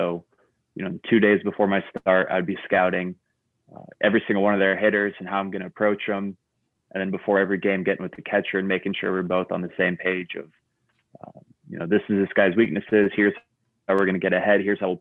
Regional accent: Eugene, Oregon, United States; I get to play Eugene in my hometown eventually.

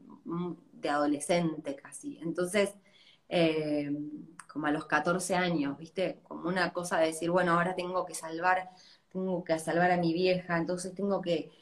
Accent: Río Cuarto, Córdoba, Argentina; Soy la tercera de tres hermanas, soy la más chiquita. Me crié en Río Cuarto, muy en la naturaleza, muy libre.

